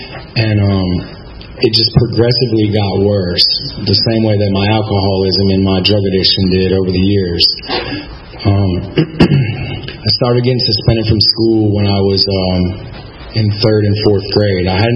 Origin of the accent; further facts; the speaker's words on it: Atlanta, Georgia, United States; born there; I was born on September 8th, 1983, right here in Atlanta, Georgia, Northside Hospital.